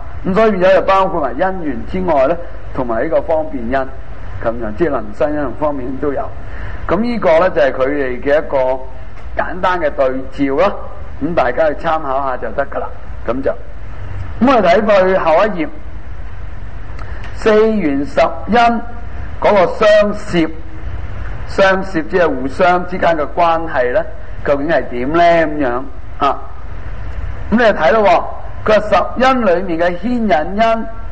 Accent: China; 我哋中国人嚟㗎嘛，中国人就最鍾意简单，我哋听中国人唔係好鍾意烦嘅。

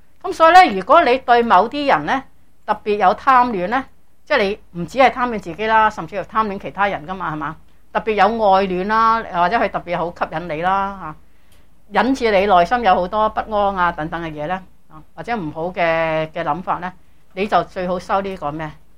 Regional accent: China; 好似我哋中国人啦，我哋中国人咪中意将佢尸体放入个棺材嘅嘛

